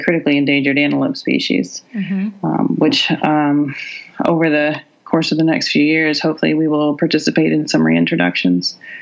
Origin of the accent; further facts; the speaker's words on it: Maryland, United States; Yeah. So I'm originally from Maryland.